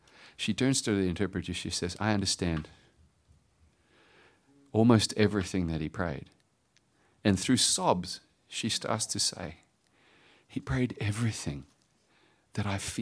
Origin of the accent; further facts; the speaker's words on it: United States; It's the way I dress. I'm American.